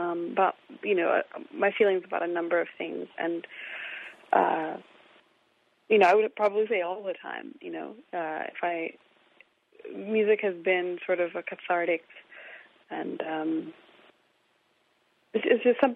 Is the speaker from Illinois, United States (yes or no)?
yes; Champaign, Illinois, United States; Even though I grew up in Champaign, Illinois, my family is originally from Uganda and Rwanda.